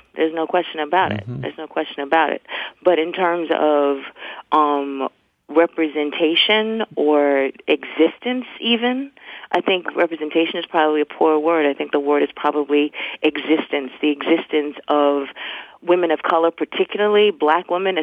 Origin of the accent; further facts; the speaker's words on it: Mississippi, United States; I'm from Mississippi